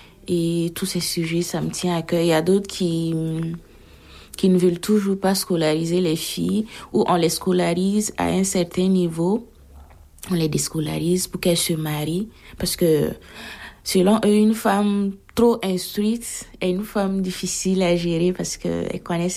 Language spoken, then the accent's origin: French; Conakry, Guinea; now in France; Alors moi … Je viens de la Guinée, Conakry. C'est l'Afrique de l'Ouest. Et j'ai 24 ans.